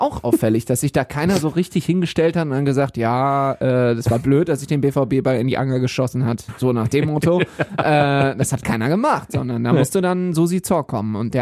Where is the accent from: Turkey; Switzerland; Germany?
Germany; Düsseldorf, North Rhine-Westphalia; Ja, ich bin ja auch Düsseldorfer